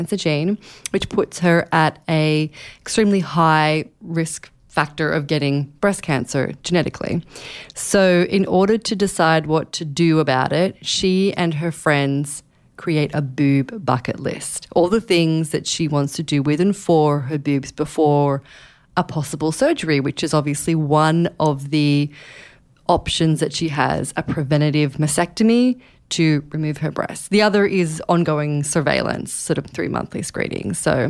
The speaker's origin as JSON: {"language": "English", "country": "Australia", "lives_now": "New York, United States", "said": "complicated by the fact I am Australian, but I live here in New York"}